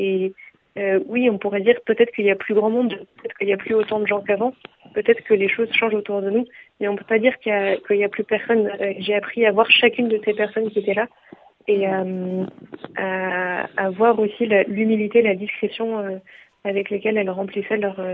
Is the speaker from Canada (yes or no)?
no; Occitanie, France; Ma famille vient du Tarn-et-Garonne, à côté de Caussade. C'est quelque chose qui fait partie de moi, qui fait partie de là d'où je viens.